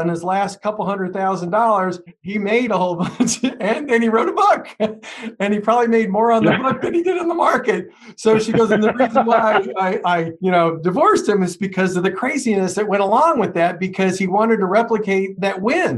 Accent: California, United States; I'd never live in Indiana just because I'm from California and I don't like the cold that much.

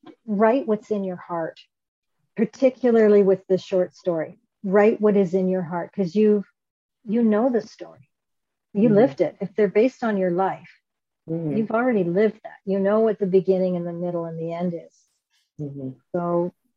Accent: Canada; I'm Canadian, so I say Z.

